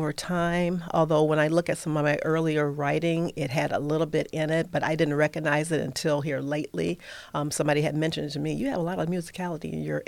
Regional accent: Toledo, Ohio, United States; I am born and raised in Toledo, so I'm a Toledoan.

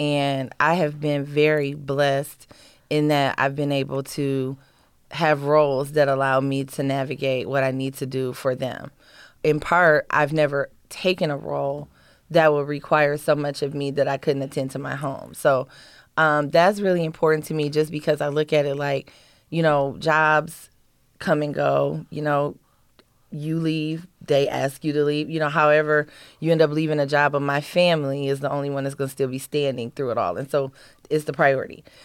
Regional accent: Toledo, Ohio, United States; Like I told you, I grew up in North Toledo, and I live with my grandmother.

